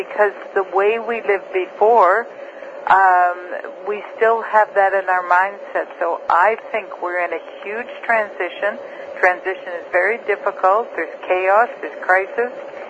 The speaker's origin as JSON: {"language": "English", "country": "Canada", "said": "I'm a Canadian"}